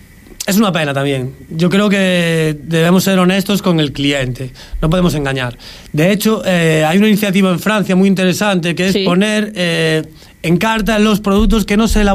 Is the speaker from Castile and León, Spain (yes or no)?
no; Galicia, Spain; En mi caso, siendo gallego